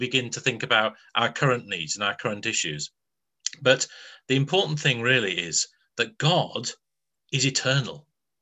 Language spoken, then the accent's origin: English; Blackpool, North West England, United Kingdom; When I was growing up in Anglican Church in Blackpool, Remembrance Day was notable by the fact there were a huge number of people in the congregation that were World War I veterans or World War II veterans.